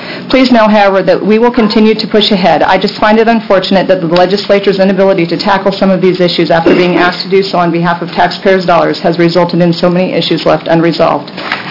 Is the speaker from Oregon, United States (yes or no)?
yes; Canby, Oregon, United States; I'm from Canby, Oregon.